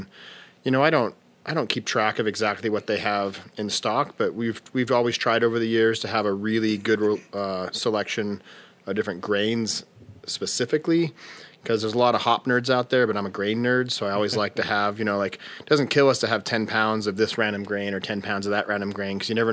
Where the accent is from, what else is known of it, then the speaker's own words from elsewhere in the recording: Utah, United States; Beer, it's special to my heart because I grew up in Utah